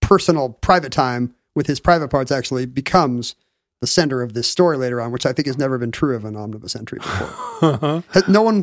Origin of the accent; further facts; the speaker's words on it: Washington, United States; because I grew up in Washington State was safe and sane